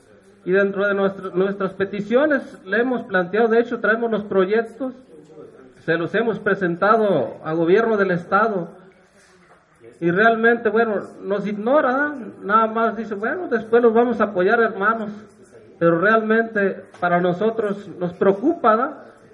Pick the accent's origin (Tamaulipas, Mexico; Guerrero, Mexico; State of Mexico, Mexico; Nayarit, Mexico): Nayarit, Mexico; Las Higueras; ¿eh? Yo soy originario de Las Higueras, municipio del Nayarit